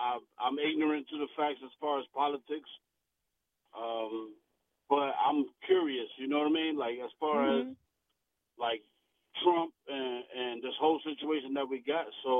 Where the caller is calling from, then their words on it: Maryland, United States; Calling from Maryland.